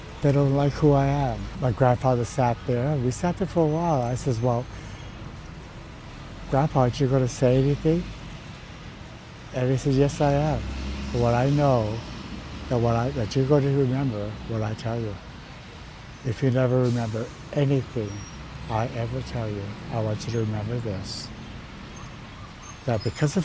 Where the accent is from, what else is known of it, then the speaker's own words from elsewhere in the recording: Hawaii, United States; I'm from here in Hawaii. I was born and raised here on the Windward side, which is at the time that I grew up, which was 66 years ago, was the country. So I grew up in the country of Hawaii.